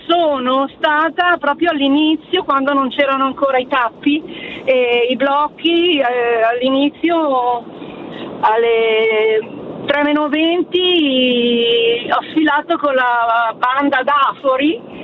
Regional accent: Milan, Lombardy, Italy; poi io sono della Bovisa, quindi ero molto fiera

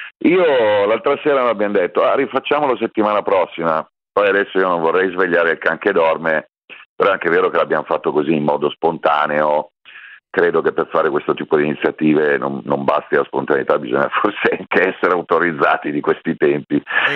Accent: Milan, Lombardy, Italy; Io lo dico da milanese

